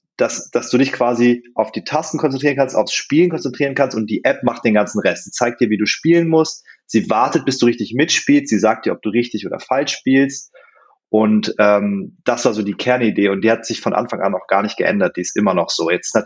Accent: Hanover, Lower Saxony, Germany; Ich bin aufgewachsen in Hannover

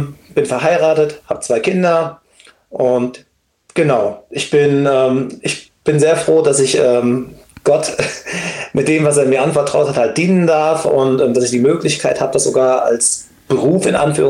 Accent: Siegen, North Rhine-Westphalia, Germany; Genau, ich komme aus Siegen. Ich bin 48

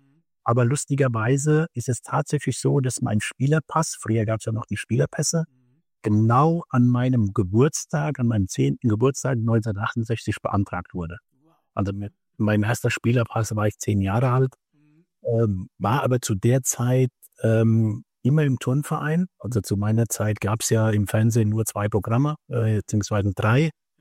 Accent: Elsenfeld, Bavaria, Germany; mein Heimatort ist Elsenfeld

